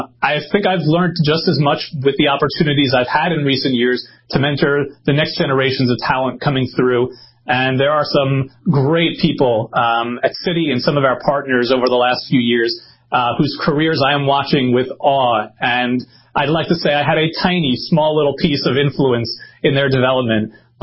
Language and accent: English; Brooklyn, New York, United States; I grew up in Brooklyn, New York with my grandmother, grandfather, my great-grandmother. We all lived in a house together. And, you know, for them, they came in as immigrants to the country with nothing on their backs.